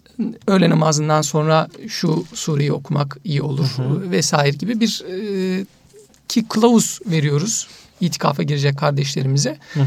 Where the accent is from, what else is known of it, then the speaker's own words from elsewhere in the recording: Konya, Turkey; ben Konyalıyım Konya'da girmiştim. Bütün Konya manzarasını görmüştüm.